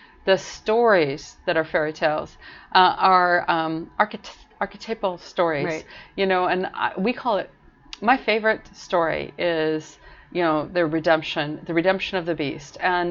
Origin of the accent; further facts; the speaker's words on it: Butte, Montana, United States; I grew up with that. I grew up in Butte, Montana, which is maybe kind of a weird, maybe kind of an unusual place